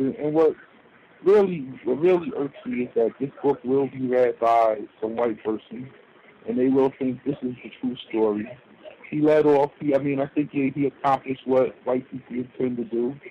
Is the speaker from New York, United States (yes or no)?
yes; New York, United States; from New York.